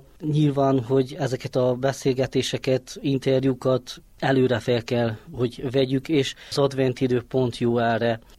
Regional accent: Csíkmenaság, Harghita, Romania; Vidéken nőttem fel, óvodás éveim ott voltak Csíkmenaságon

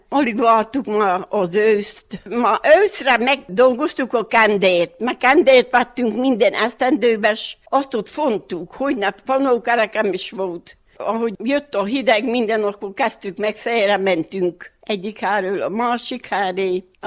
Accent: Máréfalva, Harghita, Romania; Márépalvi. 35-ben születtem, 935-ben, február 13.

